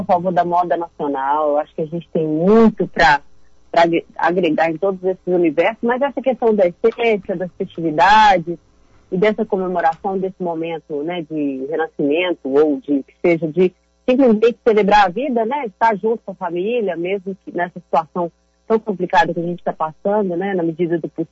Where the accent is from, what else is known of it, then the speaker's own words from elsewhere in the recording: Sete Lagoas, Minas Gerais, Brazil; Eu voltei para Sete Lagoas, minha terra, para gravar esse DVD, que tem a minha cara